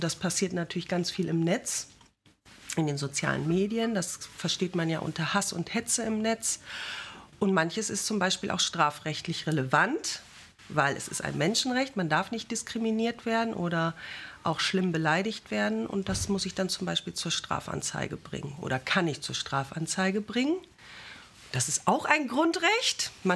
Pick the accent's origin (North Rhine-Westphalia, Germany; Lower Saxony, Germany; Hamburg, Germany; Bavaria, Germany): Lower Saxony, Germany; Bramsche; Ich selbst komme auch aus Bramsche. Ich weiß gar nicht, ob ihr alle aus Bramsche seid, aber ich bin in Bramsche geboren